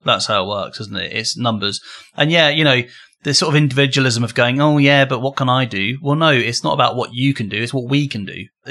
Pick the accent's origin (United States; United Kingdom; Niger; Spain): United Kingdom; We're British.